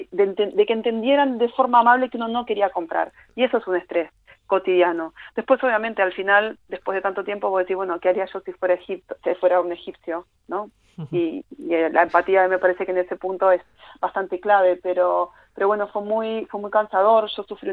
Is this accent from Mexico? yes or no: no; Argentina; yo vengo de Argentina, la situación económica nuestra nunca es favorable